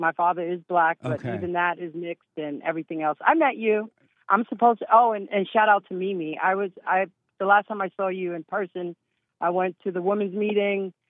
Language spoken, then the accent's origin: English; United States; It's just that I was raised in the culture of, you know, what they say or how they do things growing up in America.